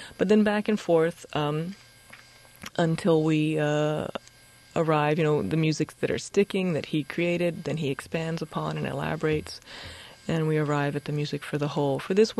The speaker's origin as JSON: {"language": "English", "town": "Hershey", "region": "Pennsylvania", "country": "United States", "also_born_or_lived": "Florida", "lives_now": "New York, United States", "said": "Originally, Florida and Pennsylvania, Hershey, Pennsylvania."}